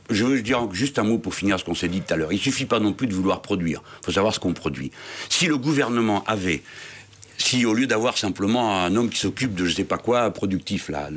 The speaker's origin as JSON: {"language": "French", "town": "Tangier", "region": "Tanger-Tetouan-Al Hoceima", "country": "Morocco", "tie": "born or raised there", "said": "Les usines qui sont à Tanger, ma ville natale"}